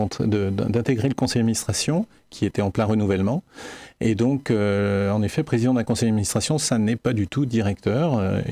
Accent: Le Mans, Pays de la Loire, France; je suis habitant du Mans depuis l'âge de 8 ans et j'ai travaillé 40 ans chez Collart, qu'on connaît beaucoup plus sous le terme le Franc-Bourgeois, au Mans, dans la zone nord. Et je suis désormais retraité

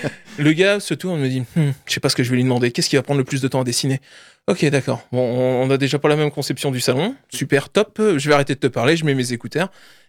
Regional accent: Le Mans, Pays de la Loire, France; je viens du Mans. C'est exactement comme ça aussi chez nous.

